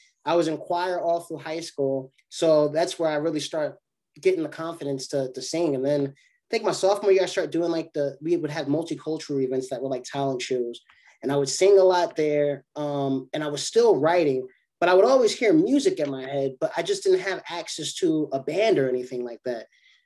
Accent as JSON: {"language": "English", "town": "Jersey City", "region": "New Jersey", "country": "United States", "tie": "born or raised there", "said": "I'm from Jersey City, born and raised. So a lot of my family lives in the South."}